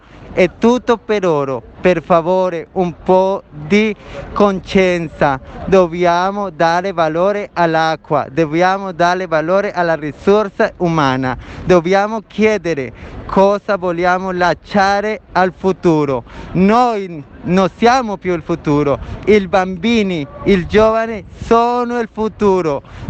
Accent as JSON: {"language": "Italian", "country": "Colombia", "second_language": "Italian", "said": "Buenas tardes … sono colombiana"}